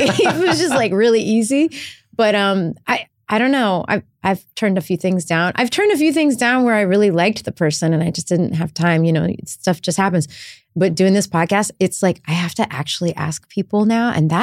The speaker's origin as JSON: {"language": "English", "region": "Texas", "country": "United States", "tie": "born or raised there", "said": "Yeah, and well, I grew up in Texas."}